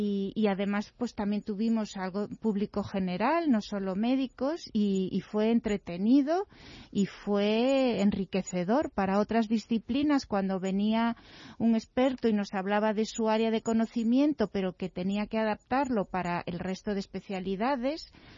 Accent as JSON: {"language": "Spanish", "region": "Galicia", "country": "Spain", "said": "tenemos que decir que somos médicos gallegos"}